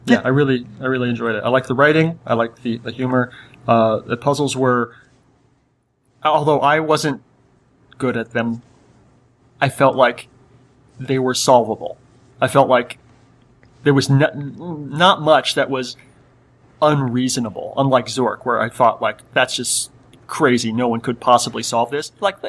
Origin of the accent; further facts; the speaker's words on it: Canada; As Canadian, that's allowed to not get that.